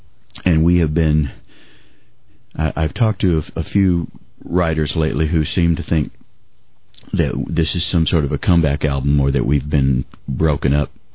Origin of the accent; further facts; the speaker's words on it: Linden, Texas, United States; No, I grew up in Linden, which is 13 miles from Atlanta. They're both in the same county.